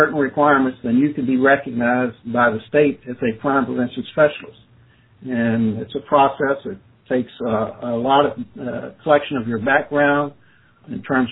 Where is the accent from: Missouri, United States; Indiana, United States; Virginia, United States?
Virginia, United States; Well, I'm from Virginia, and we have, over the years, developed many different initiatives to establish that crime prevention mandate.